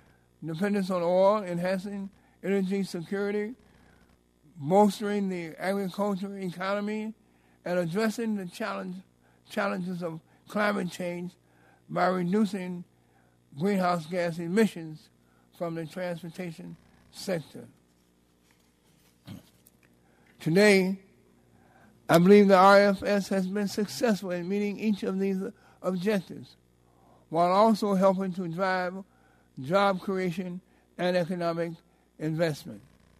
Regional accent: Illinois, United States; for stakeholders from my home state of Illinois

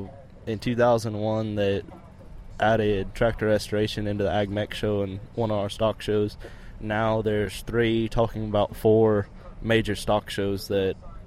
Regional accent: Devine, Texas, United States; I'm from Divine, Texas, about 40 miles southwest of San Antonio.

